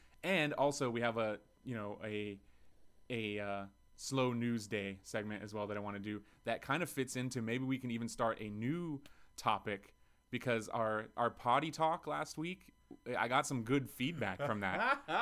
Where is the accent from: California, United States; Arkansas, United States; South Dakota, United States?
California, United States; He knew I was from California.